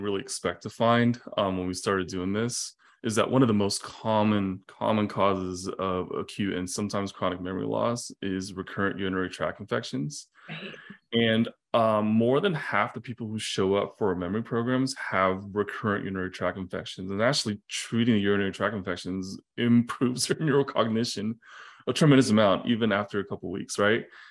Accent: China; English is a second language; You know, partially probably because, you know, I come from China

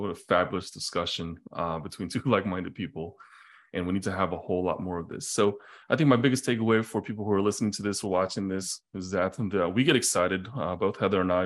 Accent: China; English is a second language; You know, partially probably because, you know, I come from China

